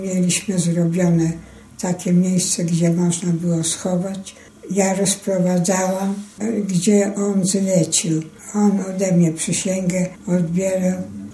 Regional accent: Przemyślany, Lviv Oblast, Ukraine; 17 maja 1924 roku. Pochodzę z urodzenia mego miasta Przemyślany, województwo lwowskie.

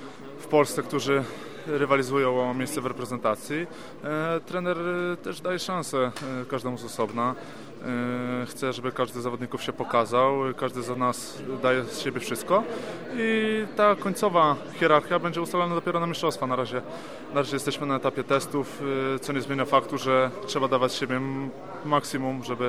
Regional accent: Kraków, Lesser Poland, Poland; Wychowałem się w Krakowie, w Gdańsku mam mieszkanie

